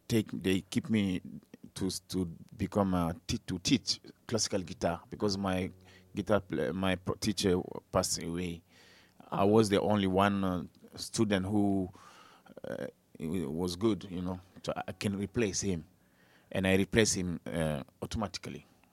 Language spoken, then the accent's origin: English; Mali; also born or lived in Senegal; And I grew up in Mali.